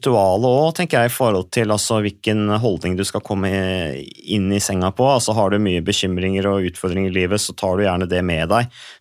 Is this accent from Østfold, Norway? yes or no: no; Vikersund, Buskerud, Norway; Jeg kommer fra Vikersund, Modum kommune.